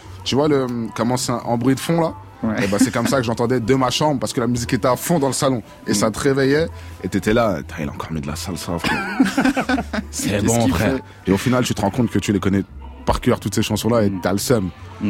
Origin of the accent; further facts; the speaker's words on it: La Courneuve, Île-de-France, France; C'est comme si la ville, c'était notre pays. On est des Courneviens, donc c'est comme si c'était notre nationalité.